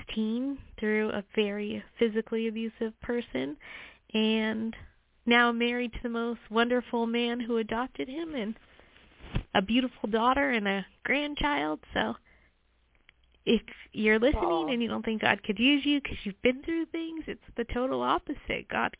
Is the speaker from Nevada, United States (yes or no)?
yes; Las Vegas, Nevada, United States; I was born and raised in Las Vegas. My family moved here from the Philippines, pregnant with me, so my brother and my sister were born there, and I was the first one born here.